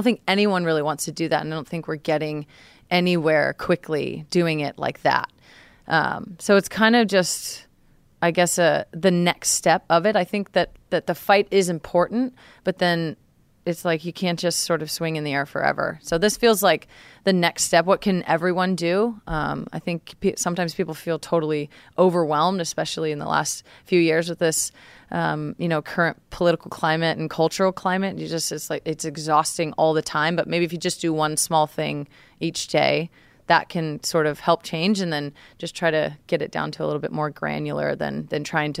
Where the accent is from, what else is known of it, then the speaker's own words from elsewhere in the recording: Redding, California, United States; also born or lived in Portland, Oregon; I was raised in Redding, California, which is pretty, you know, rural, small town, very conservative.